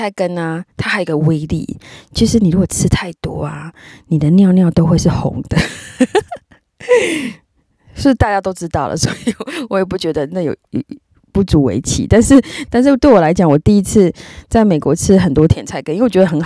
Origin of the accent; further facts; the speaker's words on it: Taiwan; 我们台湾人都讲 X 嘛